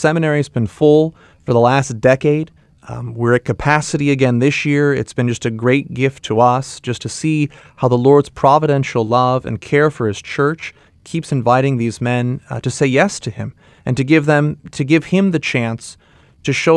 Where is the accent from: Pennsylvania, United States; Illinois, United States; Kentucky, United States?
Illinois, United States; Joliet; I'm from the Diocese of Joliet in Illinois.